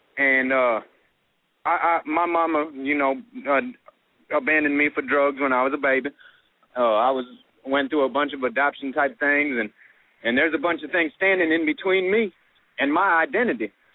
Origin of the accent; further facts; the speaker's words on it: Benton Harbor, Michigan, United States; I remember growing up in Benton Harbor, Michigan, and it was so beautiful.